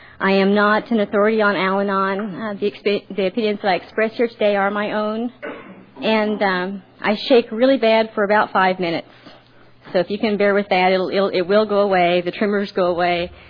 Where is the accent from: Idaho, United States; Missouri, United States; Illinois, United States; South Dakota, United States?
Missouri, United States; Belton; I grew up in Kansas City, Missouri, in a little town called Belton, which is just south of the city.